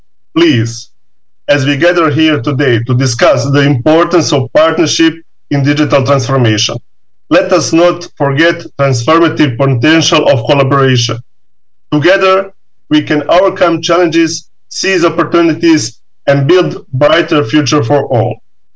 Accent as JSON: {"language": "English", "country": "Bosnia & Herzegovina", "second_language": "English", "said": "and I am from Bosnia and Herzegovina."}